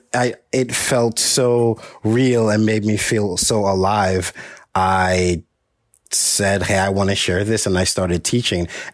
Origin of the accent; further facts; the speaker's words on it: Dominica; because I grew up in the Caribbean in Dominica on a small farm on a house my father built with his own hands